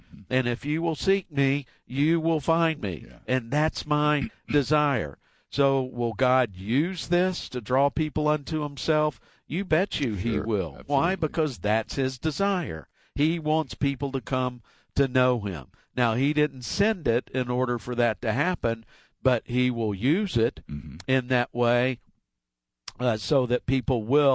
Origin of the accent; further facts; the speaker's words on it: Marietta, Georgia, United States; born there; You know, I was born in Marietta, Georgia in 1958. That's where my mom and dad lived